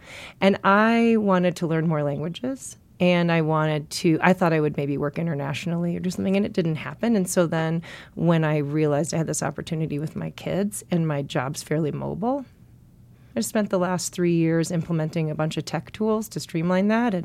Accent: Milwaukee, Wisconsin, United States; In Milwaukee.

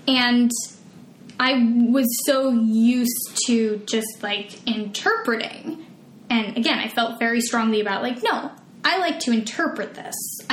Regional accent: Ashland, Oregon, United States; I grew up in Ashland, Oregon.

